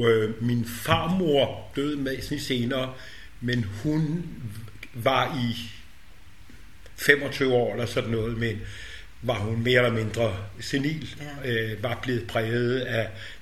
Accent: Copenhagen, Capital Region of Denmark, Denmark; born there; jeg er født i København.

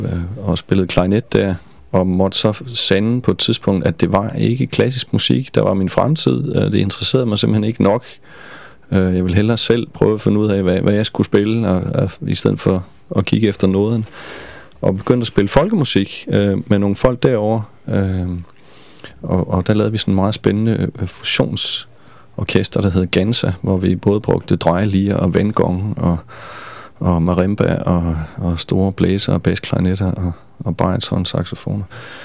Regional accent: West Jutland, Denmark; jeg er opvokset i Vestjylland, og ikke specielt religiøst i Esbjerg, men altså, jeg er jo almindelig kristen dansker, kulturkristen, hvis man kan kalde det

